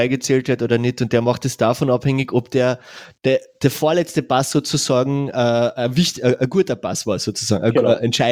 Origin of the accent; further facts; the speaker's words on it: Carinthia, Austria; Wobei man dann als Kärntner dann auch von Geschichten aus Davis vielleicht Klagenfurt erzählen kann.